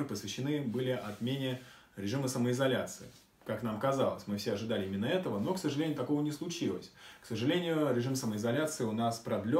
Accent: Moscow, Russia; То есть, если мы, москвичи, будем вести себя хорошо

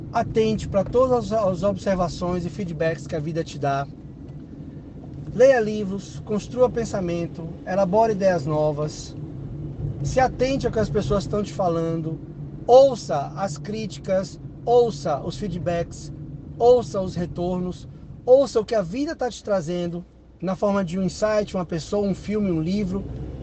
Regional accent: Manaus, Amazonas, Brazil; meus amigos de infância, meus amigos de bairro, onde eu me criei lá em Manaus

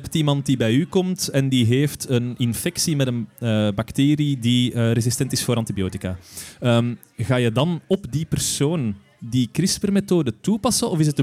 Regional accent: Steenhuffel, Flemish Brabant, Belgium; Ik ben van Steenuffel.

